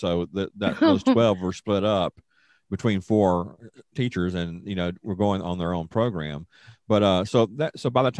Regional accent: Shreveport, Louisiana, United States; they had a program in the school for students around my hometown, Shreveport, and Bossier to go to be treated for dyslexia.

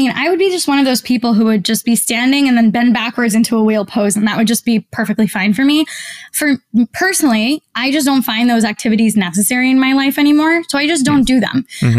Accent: Maryland, United States; now in New York, United States; Maryland is my home state, so sometimes I go visit and I have patients there as well.

